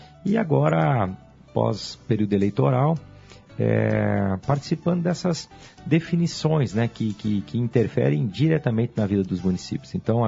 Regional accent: Campo Novo do Parecis, Mato Grosso, Brazil; A gente vem do interior do Mato Grosso, o nosso município Campo Novo do Parecis fica a 400 quilômetros de Cuiabá. É um município jovem, é um município que completou este ano 30 anos de emancipação. Emancipou do grande município de Diamantino, lá no Mato Grosso.

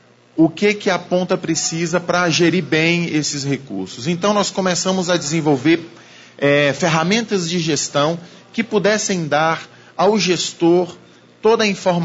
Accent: Brasília, Federal District, Brazil; Nasci em Brasília, sou da geração nascida em Brasília, sempre morei no Distrito Federal

